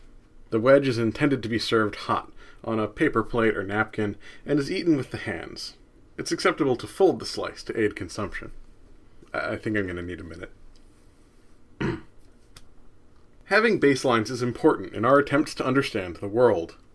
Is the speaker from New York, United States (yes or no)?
no; New Jersey, United States; Now, for example, I grew up in New Jersey.